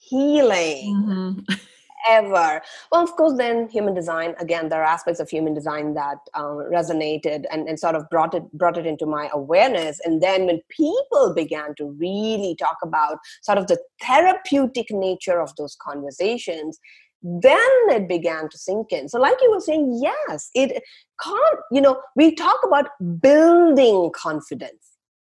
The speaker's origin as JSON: {"language": "English", "country": "India", "tie": "born or raised there", "said": "I was born and raised in India."}